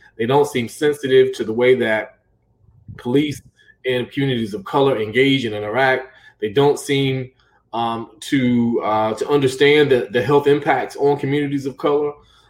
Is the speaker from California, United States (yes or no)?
no; Durham, North Carolina, United States; And I'm from Durham, live, you know, go there to represent my people.